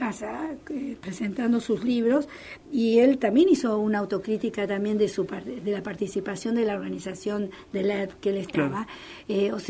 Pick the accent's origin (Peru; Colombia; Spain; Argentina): Argentina; Rosario, Santa Fe; siento que se generan cosas que no tienen que ver conmigo, como rosarina